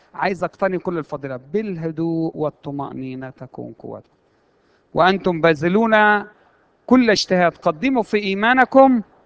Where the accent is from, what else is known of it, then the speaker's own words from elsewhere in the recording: Egypt; إحنا كمصريين متربيين على ثقافة إن العفة هي عفة الجسد بس